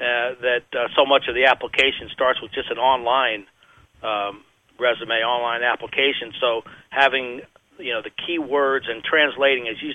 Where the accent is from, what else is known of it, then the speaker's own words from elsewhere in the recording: Florida, United States; I know I'm a native Floridian, very proud of my home state.